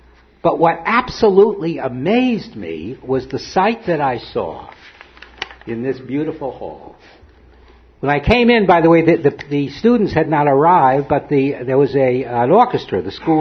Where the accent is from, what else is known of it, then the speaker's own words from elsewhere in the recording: United States; Yeah, I'd like to share an experience that I found very moving, both personally and as an American